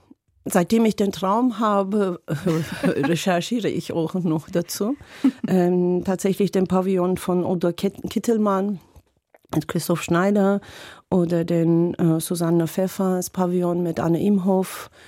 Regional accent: Turkey; German is a second language; moved away as an adult; now in Germany; ich komme aus der Türkei, bin dort geboren, aufgewachsen. Seit 20 Jahren bin ich in Deutschland zu Hause.

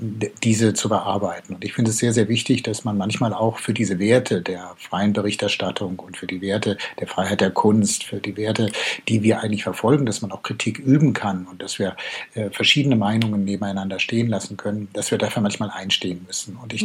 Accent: Southern Germany, Germany; moved away as an adult; now in Georgia; Ich komme, wie gesagt, aus Süddeutschland. Ich hatte also mit Osteuropa und Russland eigentlich nichts am Hut.

